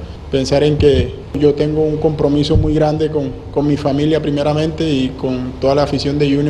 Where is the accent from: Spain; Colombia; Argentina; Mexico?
Colombia; el tema de la selección es muy importante para uno como colombiano, como jugador y hincha.